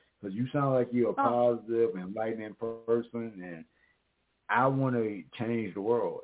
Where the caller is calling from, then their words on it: Mesa, Arizona, United States; CEO, and I'm calling from Mesa, Arizona.